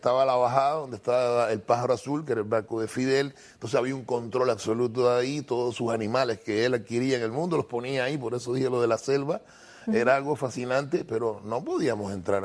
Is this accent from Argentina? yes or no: no; Cuba; soy cubano